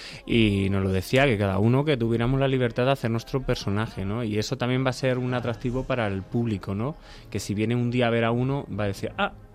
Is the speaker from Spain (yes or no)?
yes; Spain; Entonces yo sí me apetecía venir a mi tierra, tal, para ya estar con mi niño, mi familia, tal.